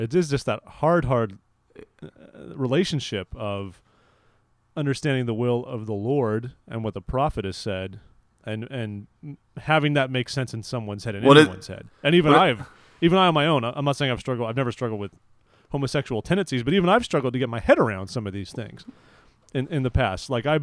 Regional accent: California, United States; I'm from California and we have not exactly been lacking our fair share of gay rights debates in recent years

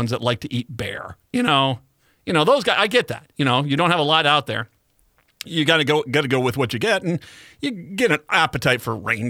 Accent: Edina, Minnesota, United States; That's kind of growing up in Edina.

